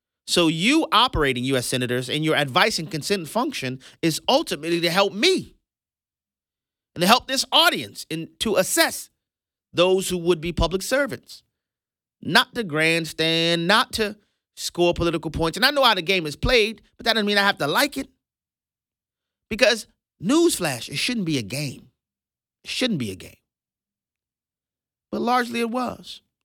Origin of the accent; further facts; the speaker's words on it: United States; As an American, it's embarrassing to me to have to watch these hearings